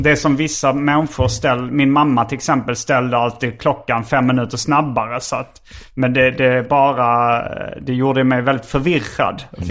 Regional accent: Malmö, Skåne, Sweden; Jag kommer från Karali City i Malmö. Det första jag växte upp.

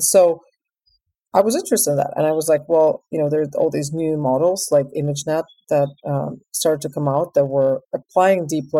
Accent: Moscow, Russia; English is a second language; I grew up in Moscow. I'm half Ukrainian, half Russian, but I spent most of my childhood in Moscow.

